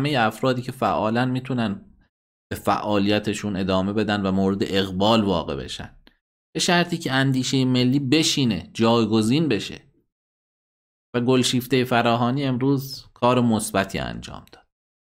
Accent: Iran; ما ایرانی هستیم و میهن پرستیم و ملی هستیم.

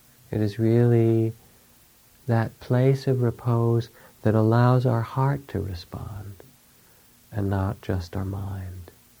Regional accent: Massachusetts, United States; There were the blue laws where I grew up in Massachusetts.

